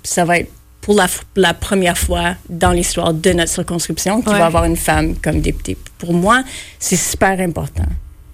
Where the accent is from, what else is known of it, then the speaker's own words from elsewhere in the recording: Rockland, Ontario, Canada; Alors, j'ai grandi à Rockland. Je viens d'une grande famille de 7 enfants.